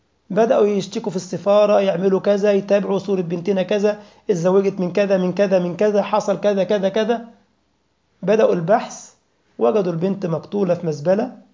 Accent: Egypt; احنا عندنا في مصر القرنية بتعدي 1,000,000 جنيه مصري

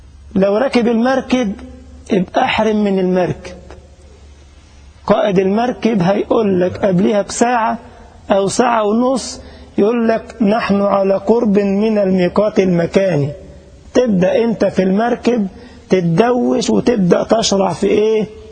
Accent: Egypt; اللي جاي من بلدنا مصر

